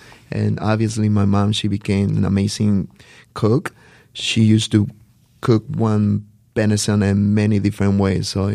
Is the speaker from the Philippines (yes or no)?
no; Guerrero, Mexico; Growing up in Guerrero, it was amazing because we come from, you know, a very humble family.